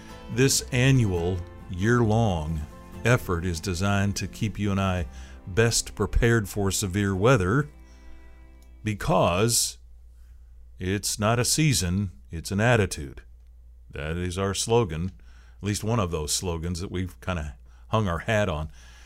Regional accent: Seattle, Washington, United States; I grew up in the Seattle area.

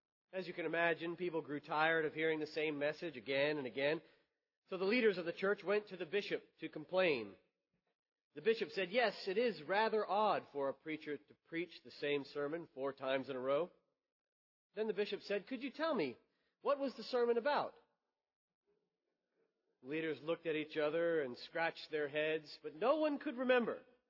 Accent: Pennsylvania, United States; Growing up in Pennsylvania with a Southern family, I discovered this truth when trying to describe the Civil War.

